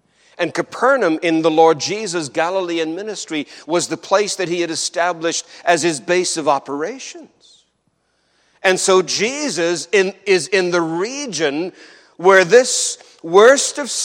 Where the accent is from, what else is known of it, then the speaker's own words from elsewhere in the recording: Canada; It had all kinds of taxes that we pay as Canadians.